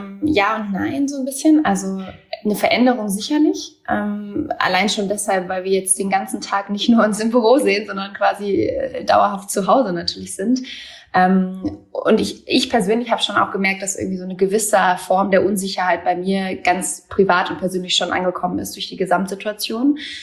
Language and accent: German; Cologne, North Rhine-Westphalia, Germany; now in Berlin, Germany; wir sind ja eigentlich aus Köln. Also wir haben ja in Köln gegründet und auch lange in Köln gelebt. Und wir sind jetzt gerade noch vor den Beschränkungen super spontan und ich sag mal deutlich eher als geplant noch schnell nach Berlin gezogen.